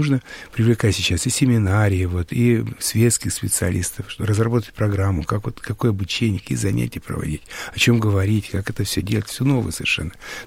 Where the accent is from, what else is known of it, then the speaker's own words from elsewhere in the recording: Tver, Tver Oblast, Russia; поскольку я из Твери